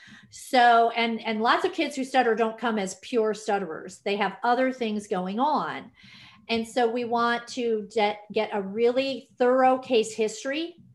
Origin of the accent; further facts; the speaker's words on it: Illinois, United States; now in Dallas, United States; Oh, I'm here in Dallas, Texas area. I grew up in Illinois and then married a Texan. So here I am in Texas.